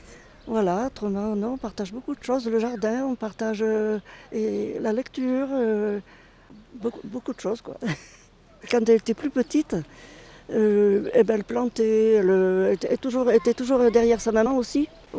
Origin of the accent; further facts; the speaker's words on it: Cré, France; born there; je suis née à Cré.